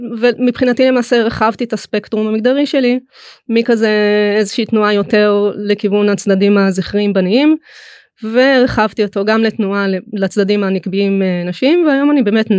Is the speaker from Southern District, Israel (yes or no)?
yes; Ashalim, Southern District, Israel; גדלתי במושב בנגב שנקרא אשלים.